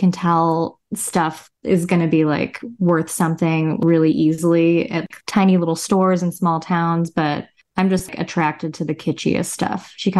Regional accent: Chicago, Illinois, United States; I'm from Chicago.

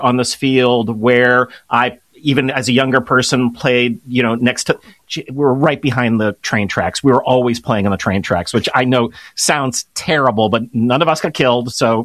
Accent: Kenilworth, Illinois, United States; So I went and visited my hometown, which is maybe 40-minute drive from Chicago, Kenilworth, Illinois, and I saw my parents' house and the grade school and the high school

